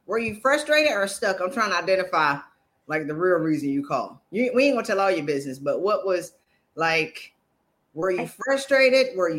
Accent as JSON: {"language": "English", "region": "South Carolina", "country": "United States", "said": "I'm from South Carolina."}